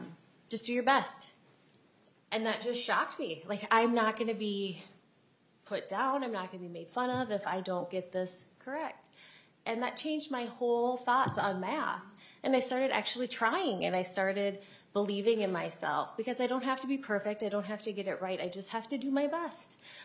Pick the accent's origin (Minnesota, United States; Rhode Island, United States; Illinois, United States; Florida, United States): Minnesota, United States; Lake Shore; I'm from Lakeshore. We're a very touristy area right next to a sister city to Nisswa. I'm not sure if you're familiar with that, just north of Brainerd.